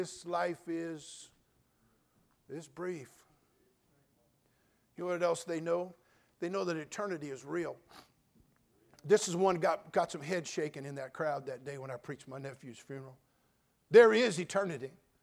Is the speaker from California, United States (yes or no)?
yes; Pittsburgh, California, United States; I went back to my hometown to preach my nephew's funeral, Pittsburgh, California. And I thought, I'll drive around the old neighborhood and see the old places I used to live.